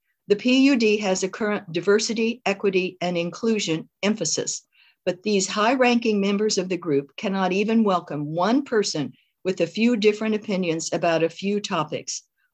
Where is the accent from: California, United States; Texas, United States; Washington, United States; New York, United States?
Washington, United States; Edmonds; and I'm from Edmonds.